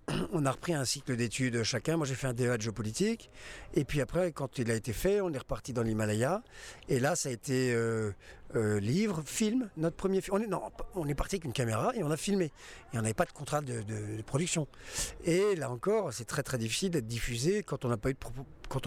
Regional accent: France; on est français, il faut qu'on rajoute 1000 km d'un côté, 1000 km de l'autre

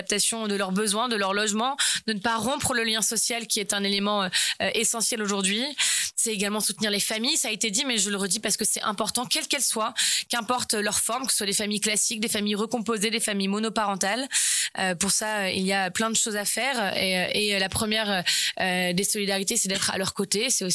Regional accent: Rouen, Normandy, France; moi j'ai 35 ans, je suis née à Rouen, j'y ai grandi. Au début sur la rive gauche dans le quartier Orléans, puis ensuite dans le quartier de la gare.

